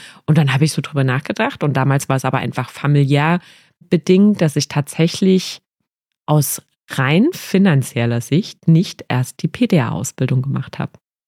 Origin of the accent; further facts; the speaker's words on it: Jena, Thuringia, Germany; born there; now in Saale-Holzland-Kreis, Germany; Also ganz in Jena wohne ich nicht mehr. Wir sind jetzt ein kleines bisschen an den Rand gezogen. Jetzt gehöre ich tatsächlich schon zum Saale-Holzland-Kreis